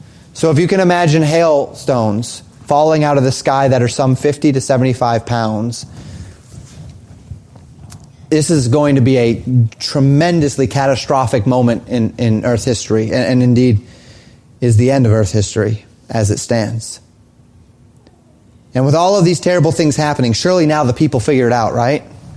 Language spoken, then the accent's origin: English; Colorado, United States; I grew up in Colorado, right? So I always knew which way west was. You just look for the mountains.